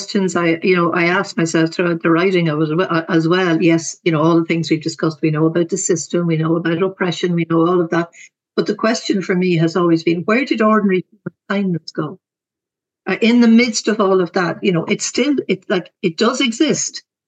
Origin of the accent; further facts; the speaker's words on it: Dublin, Leinster, Ireland; But yeah, I grew up in Clontarf. I was born in 1954. My dad was an electrician. My mother was a stay-at-home mum. I had two brothers who tortured me.